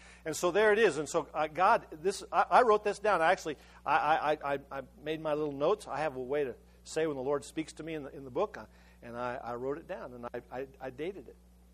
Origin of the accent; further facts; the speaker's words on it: Colorado, United States; You know, here we're from Colorado. You know. Well, you know, we're casual.